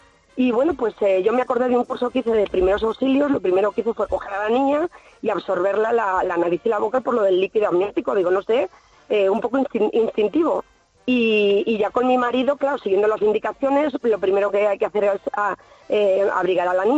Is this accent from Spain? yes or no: yes; Pollos, Castile and León, Spain; nos fuimos a mi pueblo, yo soy de Pollos, un pueblo de Valladolid que está a 42 kilómetros.